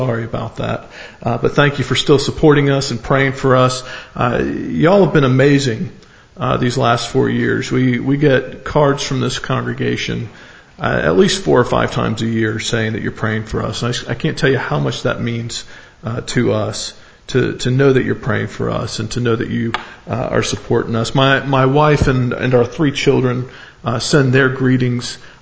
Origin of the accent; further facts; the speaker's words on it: the South, United States; accent: southern; now in United Kingdom; So I'm getting my southern accent back, which is exciting for me.